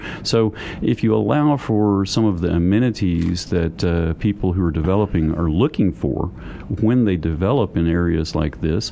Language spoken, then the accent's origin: English; Midland, Texas, United States; I grew up in Midland, Texas, and it goes up and it goes down.